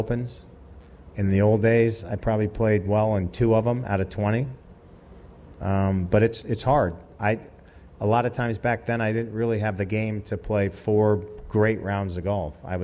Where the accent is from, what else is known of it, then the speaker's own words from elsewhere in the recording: Seattle, Washington, United States; So what I like is I grew up in Seattle, so I have a feeling this is going to be a lot like playing in Seattle.